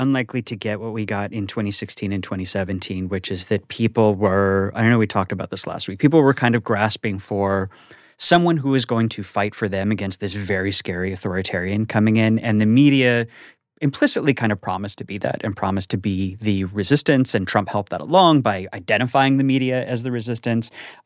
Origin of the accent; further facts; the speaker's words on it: Scottsdale, Arizona, United States; In Scottsdale, yeah.